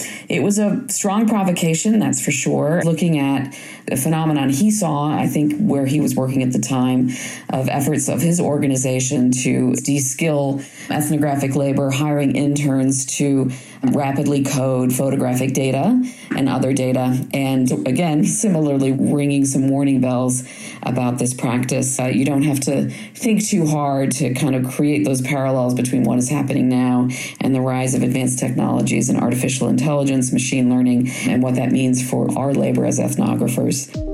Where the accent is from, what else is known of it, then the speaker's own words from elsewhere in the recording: Chicago, Illinois, United States; It happened to be in Chicago, which is my hometown